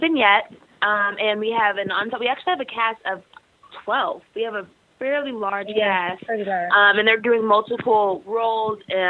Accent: Dallas, Texas, United States; I grew up in Dallas, and suburbs of Dallas.

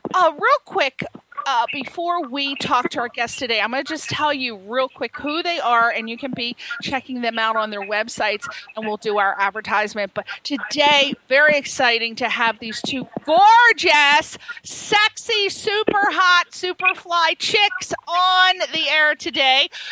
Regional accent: East Coast, United States; now in Los Angeles, United States; I'm from the East Coast. My aunt was an actress on Broadway. I know what a play is supposed to be.

